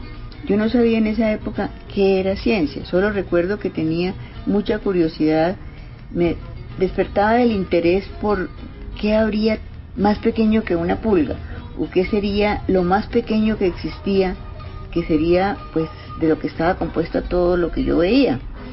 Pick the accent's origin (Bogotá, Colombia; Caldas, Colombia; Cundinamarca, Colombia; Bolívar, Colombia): Bogotá, Colombia; Bueno, yo nací en Bogotá